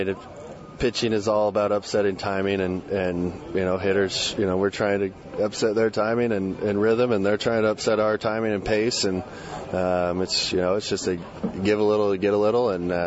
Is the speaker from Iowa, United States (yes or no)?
yes; Iowa, United States; just because I was from Iowa and felt like I could relate to that a little bit with the cornfield.